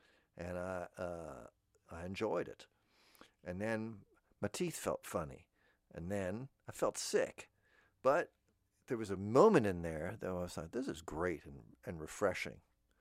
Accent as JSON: {"language": "English", "region": "Florida", "country": "United States", "said": "I'm from Florida, so I know they gave it to football players first. Now, I played some football in Florida when I was a young man."}